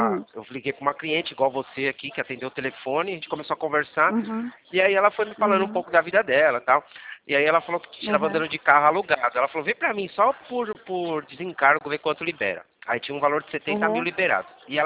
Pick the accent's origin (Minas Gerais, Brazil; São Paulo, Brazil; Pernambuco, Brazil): São Paulo, Brazil; Jundiaí; Eu sou daqui de Jundiaí